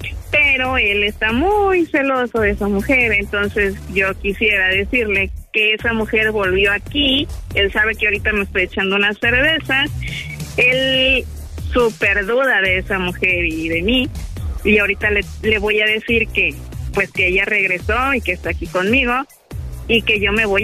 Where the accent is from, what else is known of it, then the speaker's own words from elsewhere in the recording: State of Mexico, Mexico; now in Poza Rica, Mexico; de hecho soy del Estado de México, soy chilanga, pero llevo 20 años acá en Poza Rica.